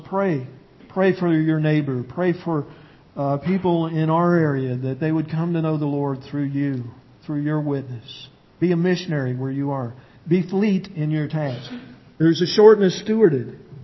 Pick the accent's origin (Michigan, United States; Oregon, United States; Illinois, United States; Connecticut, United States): Illinois, United States; now in California, United States; we lived in Illinois before we came to the beautiful state of California. We're glad to say that we are from Illinois.